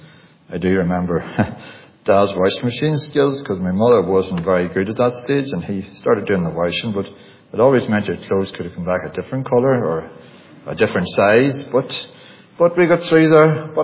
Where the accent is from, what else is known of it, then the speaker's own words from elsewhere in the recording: Northern Ireland, United Kingdom; I was brought up in the Clocker Valley. I came into this world back in September 1972. Born to Wills and Lucinda, so before you all calculate, I'm still in my 40s, so still just, I'm the second eldest.